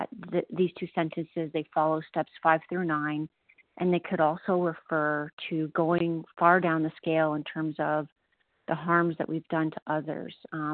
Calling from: Ontario, Canada; Hey, Jen, good morning. … recovered in Ontario, Canada.

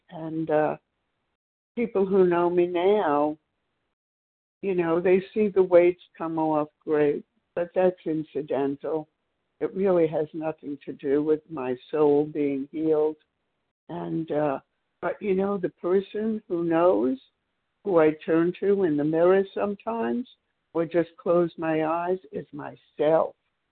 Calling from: Maryland, United States; Oh, I'm calling from Maryland.

